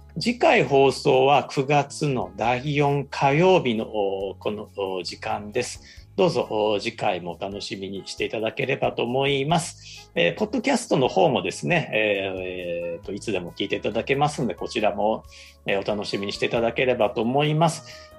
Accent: Osaka, Japan; accent: Osaka dialect; 僕大阪弁でね、なんかしょうもない話ばっかりしてるんですけども

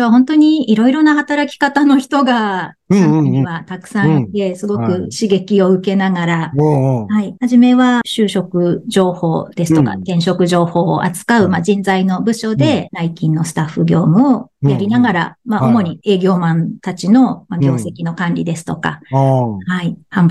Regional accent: Sapporo, Hokkaido, Japan; もともと私は北海道の札幌出身です。

